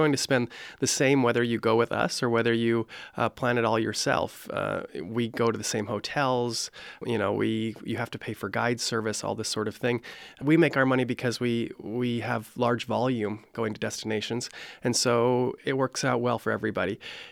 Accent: Havre, Montana, United States; So I think I should begin that I'm from Haver, Montana, especially since much of the audience here might be from Montana.

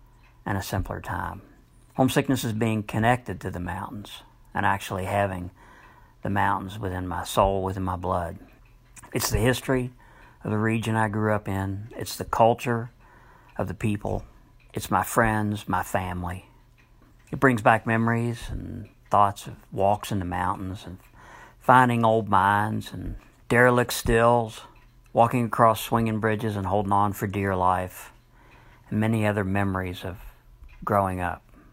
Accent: Whitesville, West Virginia, United States; now in Atlanta, United States; I grew up in Whitesville, West Virginia, in Boone County, and now I live just outside of Atlanta, Georgia.

